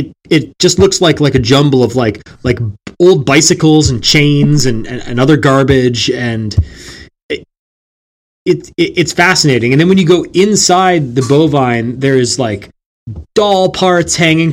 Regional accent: Canada; just in terms of getting into independent Canadian music as a Canadian.

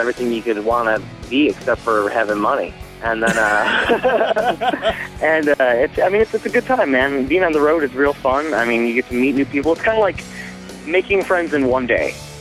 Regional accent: Chicago, Illinois, United States; Yeah, we're all from Chicago.

